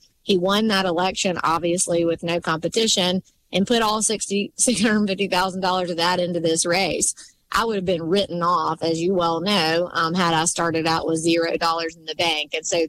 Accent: Selma, Alabama, United States; And I'm from Selma, Alabama

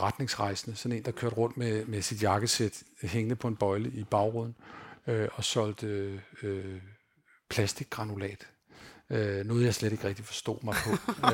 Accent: Skovshoved, Capital Region of Denmark, Denmark; born there; also born or lived in Zealand; Jeg er født i København, eller født i Skovshoved, flyttede til Nordjylland, og flyttede, boede der i nogle år, og så flyttede tilbage til Sjælland igen.

